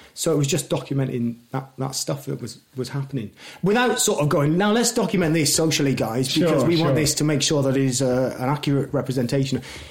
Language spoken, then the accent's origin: English; Newport, Wales, United Kingdom; we're all from Newport.